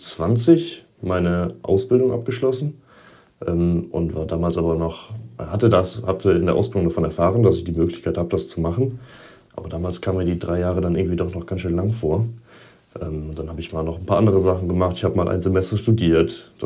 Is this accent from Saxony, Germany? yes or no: no; Gummersbach, North Rhine-Westphalia, Germany; Ich komme ursprünglich aus Gummersbach. Das ist ein Stückchen östlich von Köln im Bergischen Land.